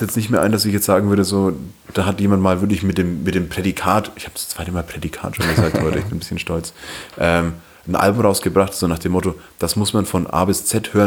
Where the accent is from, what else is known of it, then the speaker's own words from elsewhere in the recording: Bavaria, Germany; ich bin ja im Landkreis Fürth aufgewachsen